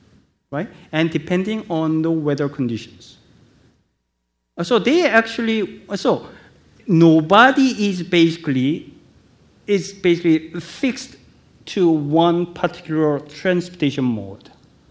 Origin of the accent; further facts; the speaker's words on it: South Korea; English is a second language; Actually, I'm from Korea. Actually, I was born and raised in Korea.